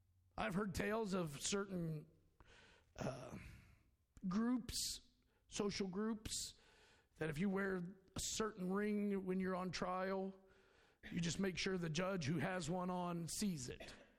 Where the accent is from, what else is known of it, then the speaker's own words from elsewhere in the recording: United States; Somebody's hatred towards me because I'm an American, because I'm male, because I'm a preacher, because I'm a Christian